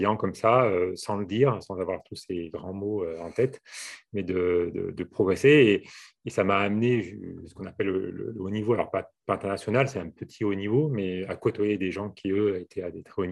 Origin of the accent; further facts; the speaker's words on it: Grenoble, Auvergne-Rhône-Alpes, France; Je viens d'ici, de Grenoble. C'est important pour moi. Je n'ai pas bougé en fait. Je suis né ici, j'ai grandi ici et j'ai vécu un pied dans la ville et un pied dans la montagne pendant toute ma jeunesse.